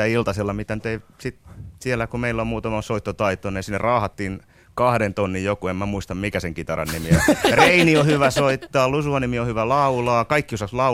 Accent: Nokia, Pirkanmaa, Finland; Eli Nokialla on kukkeimman nuoruuteni viettänyt, siellä olin Pirkanpojissa.

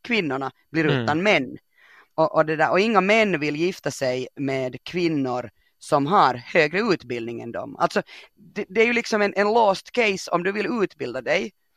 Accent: Finland; jag kommer från Finland, jag har lite andra förutsättningar.

